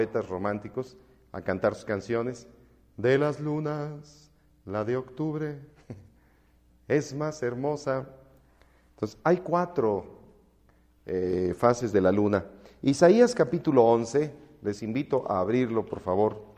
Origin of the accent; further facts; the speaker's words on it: Mexico; born there; Nosotros habitamos en México. Somos conocidos como mexicanos en el mundo. Entonces es por nuestras tierras. Nosotros nacimos en México